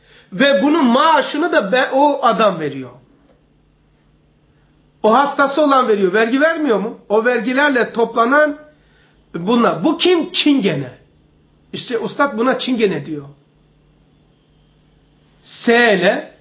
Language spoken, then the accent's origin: Turkish; Zeytinburnu, Istanbul, Turkey; gelenek olarak ben burada büyüdüm, yaşlandım mı? Yaşlandım. Şu anda toplum buraya Zeytinburnu deyince